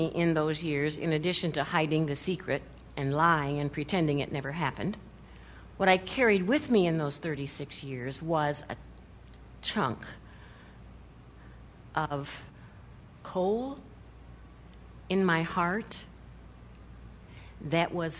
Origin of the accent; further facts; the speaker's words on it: Iowa, United States; I was born and raised in Iowa. You know, that's another part of that history thing.